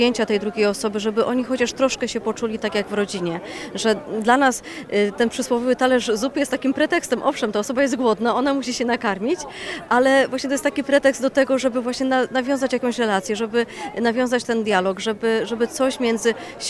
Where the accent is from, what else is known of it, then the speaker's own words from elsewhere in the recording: Greater Poland Voivodeship, Poland; do mojej diecezji rodzinnej, bo pochodzę właśnie z diecezji kaliskiej